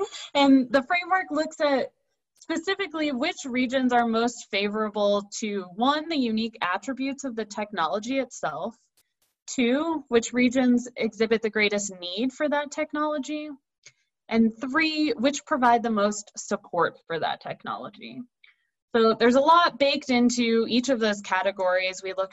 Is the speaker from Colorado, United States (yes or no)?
yes; Colorado, United States; here in my home state of Colorado.